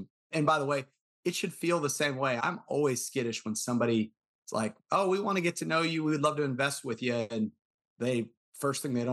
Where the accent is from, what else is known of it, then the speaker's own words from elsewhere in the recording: Texas, United States; And so I'm a Texan, and I joke about this a lot with our partners